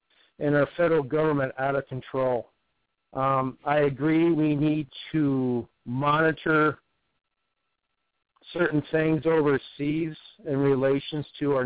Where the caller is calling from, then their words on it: Milwaukee, Wisconsin, United States; from the Milwaukee, Wisconsin area.